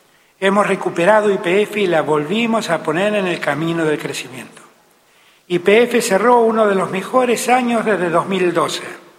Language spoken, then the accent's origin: Spanish; Argentina; Como argentinos y argentinas, tenemos que estar orgullosos de esta empresa